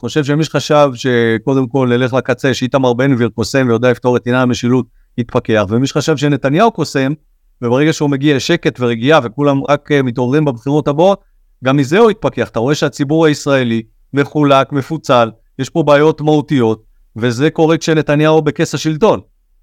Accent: Elkana, West Bank, Palestine; ביישוב אלקנה, ששם נולדת, שם גדלתי, לא נולדתי, שם גדלתי.

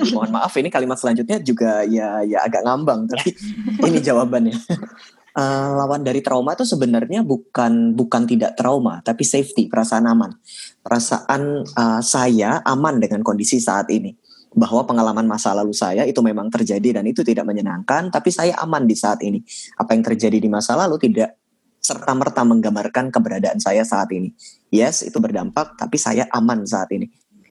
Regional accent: Jepara, Central Java, Indonesia; now in Jakarta, Indonesia; Saya orang Jepara. Tapi saya nggak ngapa-ngapain di sana

